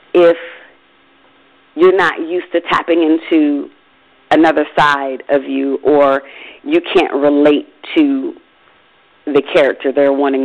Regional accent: Michigan, United States; You know, I'm from Michigan originally. I'm used to seeing melanated people.

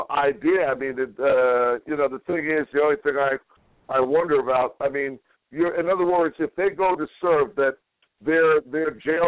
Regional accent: New York, United States; And growing up in New York, I mean, the schools that I attended, basically, they were not military schools

